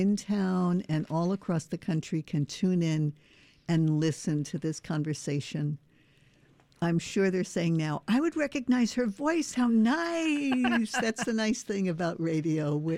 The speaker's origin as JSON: {"language": "English", "town": "Bronx", "region": "New York", "country": "United States", "tie": "born or raised there", "said": "I know that I'm from the Bronx, New York, and that informs so much of my life. Growing up as a city kid in a large Irish Catholic family"}